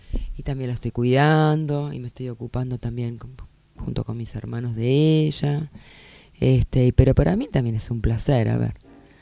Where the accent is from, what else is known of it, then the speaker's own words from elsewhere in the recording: Mar del Plata, Buenos Aires Province, Argentina; porque yo nací en Mar del Plata. Entonces viví en Mar del Plata hasta los 20 años.